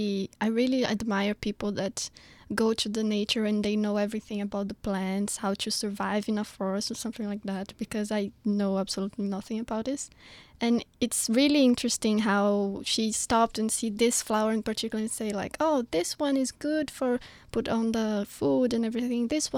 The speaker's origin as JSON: {"language": "English", "town": "Brasilia", "region": "Federal District", "country": "Brazil", "second_language": "English", "said": "I'm from Brasilia, and it's really in the middle of the country, so we don't have sea, but the closest thing we have to water is an artificial lake that they built there. It's very nice, it's very beautiful"}